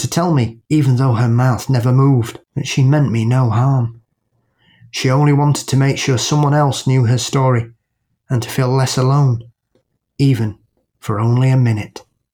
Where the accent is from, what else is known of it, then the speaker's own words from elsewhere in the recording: Guyana; growing up in the Guyanese countryside made that tough. During my childhood, certain times of the year meant we had to finish our outside business by 5 p.m.